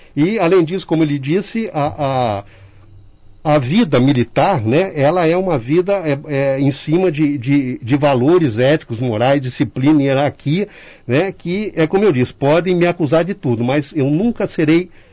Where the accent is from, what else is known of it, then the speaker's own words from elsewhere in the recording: Capivari, São Paulo, Brazil; eu sou de Capivari. Entrei no Exército aqui na Escola Preparatória de Cadetes aos 16 anos.